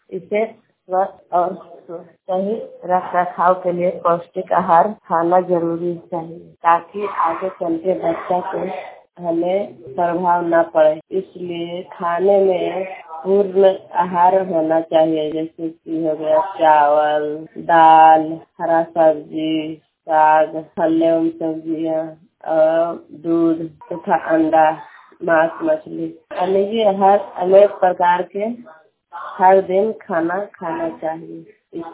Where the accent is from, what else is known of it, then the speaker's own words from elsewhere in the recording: Balaur, Bihar, India; मैं बलौर के रहने वाली हूँ। नादीगंज प्रखंड है, नवादा डिस्ट्रिक्ट के रहने वाली हूँ।